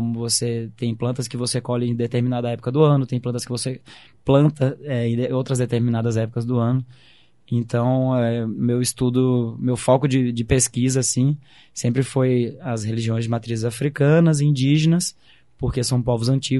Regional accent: Pernambuco, Brazil; now in Curitiba, Brazil; sou lá de Pernambuco, moro aqui em Curitiba há 11 anos.

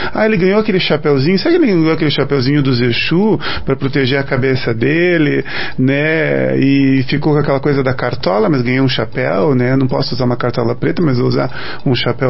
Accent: Brazil; Porque nós somos brasileiros, a gente sabe disso.

